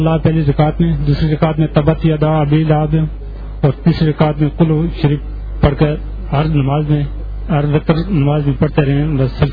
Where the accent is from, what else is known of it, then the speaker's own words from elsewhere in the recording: Mansehra, Khyber Pakhtunkhwa, Pakistan; میں مانسہرا سے آیا ہوں.